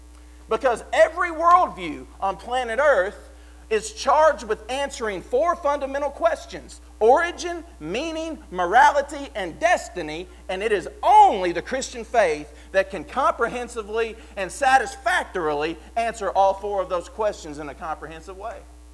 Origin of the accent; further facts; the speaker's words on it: Kentucky, United States; I grew up in Kentucky, and I grew up in the suburbs. I'm not much of a country boy, even though I have an accent.